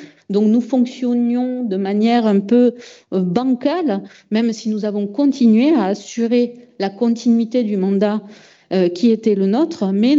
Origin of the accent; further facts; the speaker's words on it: Casteljaloux, Nouvelle-Aquitaine, France; je suis native de Casteljaloux